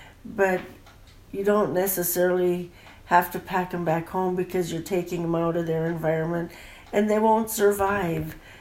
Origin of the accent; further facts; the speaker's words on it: Port Graham, Alaska, United States; now in Valdez, United States; I am from Port Graham originally. I was born and raised, but I'm currently living in Valdez.